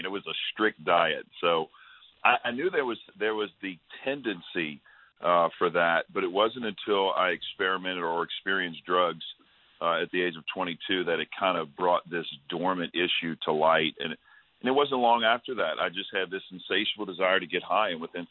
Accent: New Orleans, Louisiana, United States; You know, I was raised in New Orleans, Louisiana, so I think I started drinking when I was 15, 16

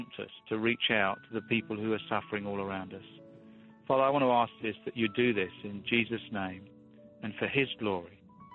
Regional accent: United Kingdom; I'm a Brit, so we like tea.

